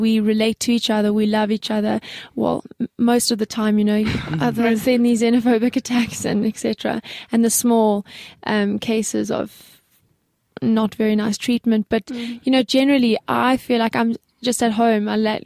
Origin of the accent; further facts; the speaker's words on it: Sandhurst, Gauteng, South Africa; Okay, so I grew up in Sandhurst.